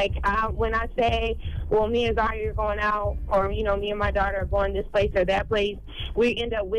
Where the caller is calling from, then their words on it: South Carolina, United States; So I'm from South Carolina. I just got stationed back at Fort Jackson